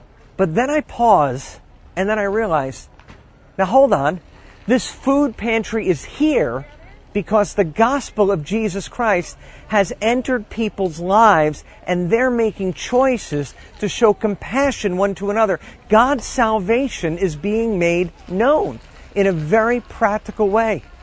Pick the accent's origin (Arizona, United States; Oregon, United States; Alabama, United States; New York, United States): New York, United States; born there; I was born on Long Island.